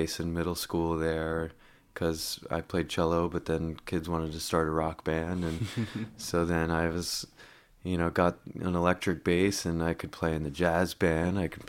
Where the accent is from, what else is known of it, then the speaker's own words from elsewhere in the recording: Hartford, Connecticut, United States; Oh, I grew up in Hartford, Connecticut.